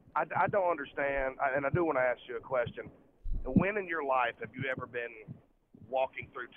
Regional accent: Alabama, United States; Now, I'm from Alabama, you know, so it's, I guess, considered the most racist place on the planet.

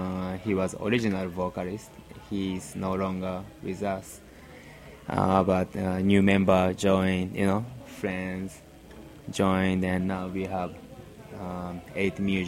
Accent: Japan; I play percussion. I'm from Japan.

